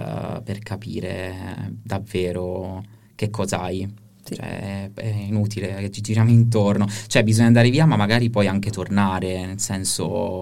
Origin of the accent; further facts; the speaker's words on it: Alanno, Abruzzo, Italy; la presentazione del mio libro nel mio paese, ad Alanno